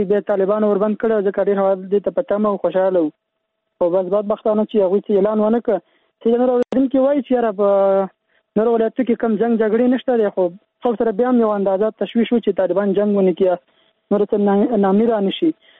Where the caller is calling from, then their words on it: Helmand, Afghanistan; د هلمند ولایت نه، فلان دلته موږ په هلمند کې یو.